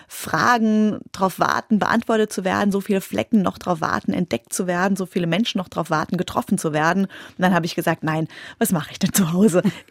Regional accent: Alsenborn, Rhineland-Palatinate, Germany; born there; Also ich bin in Alsenborn geboren. Das ist für die Enkenbach-Alsenborner ein Riesenunterschied, aus welchem Dorfteil man kommt.

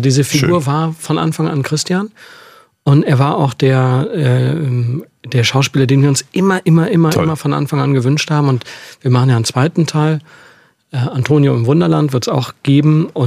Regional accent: Düsseldorf, North Rhine-Westphalia, Germany; Als Düsseldorfer, wenn man in den 60er Jahren geboren ist

